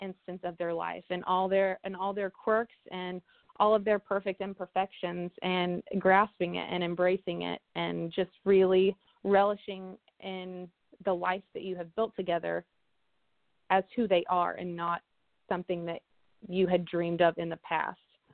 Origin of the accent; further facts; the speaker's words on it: Vincennes, Indiana, United States; it was the first year in my hometown, Vincennes, Indiana, for Wreaths Across America.